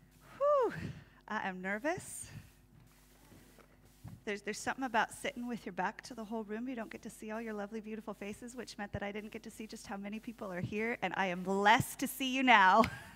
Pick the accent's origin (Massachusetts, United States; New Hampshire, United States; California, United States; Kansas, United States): California, United States; I'm from Southern California, so you guys know all sorts of crazy television series. There's Hollywood. Everything is drama all the time, right? So enter me, the person who grew up in that drama.